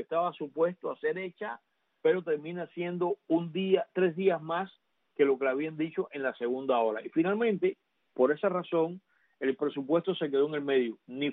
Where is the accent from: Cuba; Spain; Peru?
Cuba; que soy cubano y que viví en la Cuba los primeros 30 años de mi vida